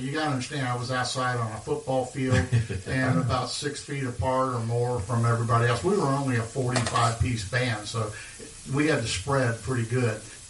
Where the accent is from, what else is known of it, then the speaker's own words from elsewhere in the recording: Florence, Kentucky, United States; I'm from Florence, Kentucky. I've lived here all of my life.